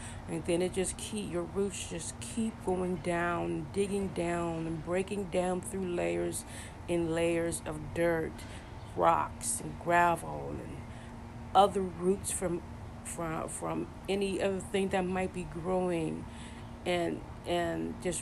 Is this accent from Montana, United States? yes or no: no; Kansas, United States; It's I just barefoot growing up in Kansas, just outside barefoot.